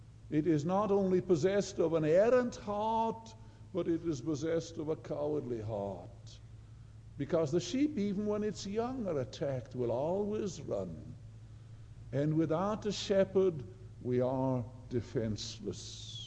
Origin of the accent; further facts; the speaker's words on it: Wales, United Kingdom; I learned when I was growing up in Wales that I could look to the daily paper